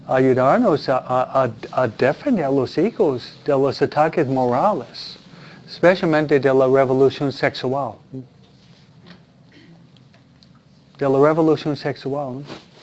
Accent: New York, United States; Yo fui criado en Nueva York con amigos judíos.

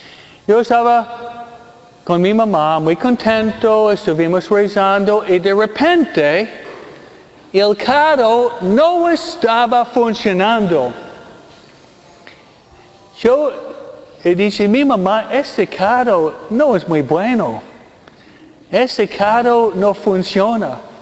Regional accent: Detroit, Michigan, United States; born there; Porque yo nací, no en Michoacán, yo nací en Michigan. Detroit, la ciudad de los autos, ¿ok?

